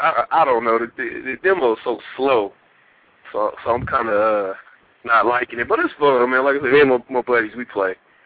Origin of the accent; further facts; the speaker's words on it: West Coast, United States; I'm from the West Coast too, man, so I don't even know.